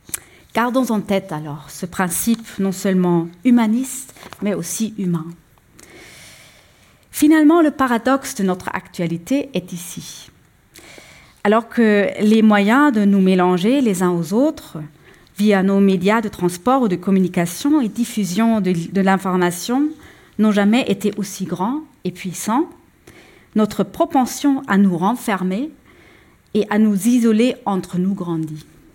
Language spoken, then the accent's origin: French; Germany; Je suis allemande et je sais les souffrances que mes parents ont vécues